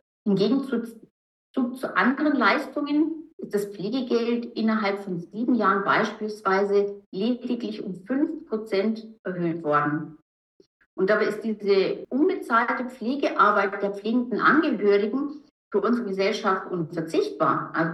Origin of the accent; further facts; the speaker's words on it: Bavaria, Germany; Ich komme aus dem tiefsten Allgäu, dort bin ich aufgewachsen. Ganz abgeschieden in einer Mischung aus Arbeitersiedlung und Bullabü.